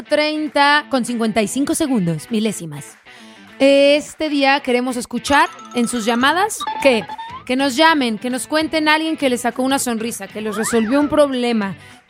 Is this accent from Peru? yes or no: no; Mexico; como mexicano